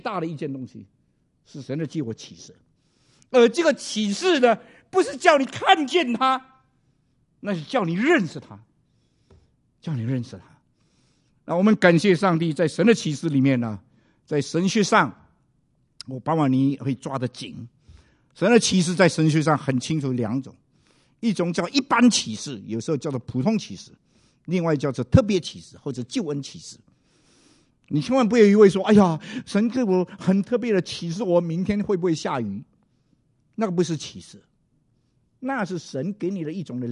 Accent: China; 美国人这个讲的很难一点，我们中国人容易。

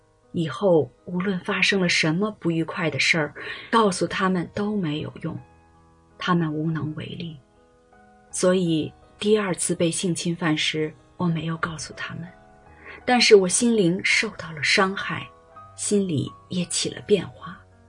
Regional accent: Malaysia; 小时候在马来西亚刚有彩色电视机时，大家都围着看，小孩子当然更觉新奇

